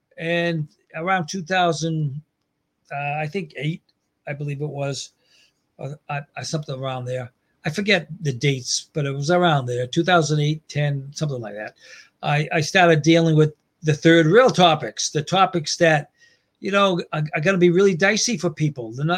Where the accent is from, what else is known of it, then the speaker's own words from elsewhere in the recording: Framingham, Massachusetts, United States; now in Texas, United States; No, I'm from the Boston area. Actually from a city now called Framingham, 20 miles west of Boston.